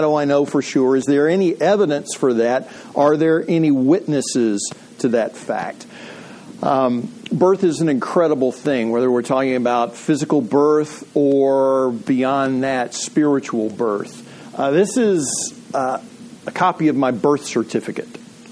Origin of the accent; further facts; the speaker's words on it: Ravenna, Ohio, United States; born there; I was born in Portage County, Ohio, little town called Ravenna.